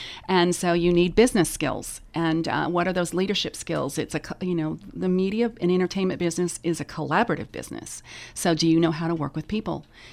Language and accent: English; Las Vegas, Nevada, United States; I grew up in Las Vegas, Nevada.